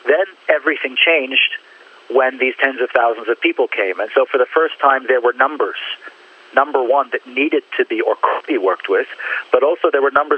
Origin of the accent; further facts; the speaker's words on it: United States; after the war, when I grew up in the States, I had no clue that there was any kind of Jewish community in Germany.